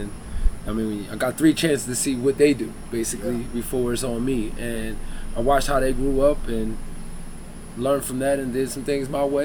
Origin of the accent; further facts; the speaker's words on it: Philadelphia, Pennsylvania, United States; I moved from Germantown. I was in North Philadelphia. Like, I was raised up in North Philadelphia.